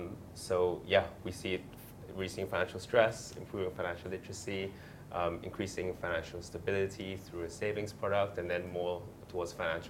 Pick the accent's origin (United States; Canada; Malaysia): Malaysia; I'm Malaysian, right? So Malaysian is my home. Malaysia is my home.